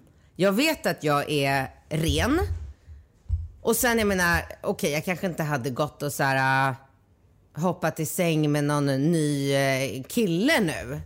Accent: Sweden; born there; Jag är född i Sverige

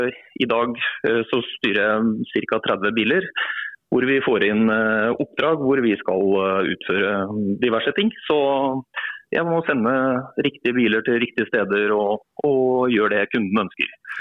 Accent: Koppang, Innlandet, Norway; also born or lived in Trysil; jeg kommer fra Koppang, og spilte der til jeg var guttespiller

